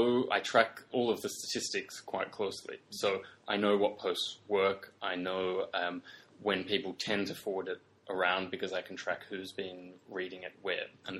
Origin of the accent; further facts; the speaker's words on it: Australia; moved away as an adult; also born or lived in United Kingdom; now in Brussels, Belgium; I come from Australia, where I grew up and lived for 22, 23 years.